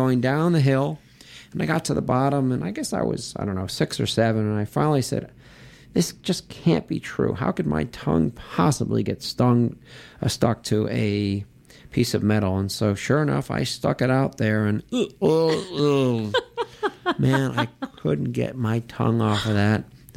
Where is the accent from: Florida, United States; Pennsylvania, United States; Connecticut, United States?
Connecticut, United States; growing up in Connecticut, we had lots of farming equipment around